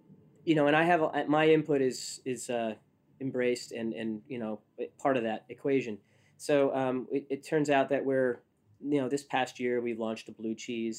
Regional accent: Northeast, United States; for me at least, I'm from the Northeast.

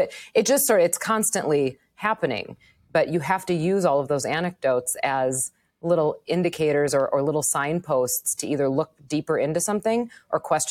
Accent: Wisconsin, United States; moved away as an adult; now in Manhattan, United States; I grew up in Wisconsin. I lived in Wisconsin until I was 32 years old. Much of my family is still there. I now live in Manhattan, and I've been here for almost 8 years.

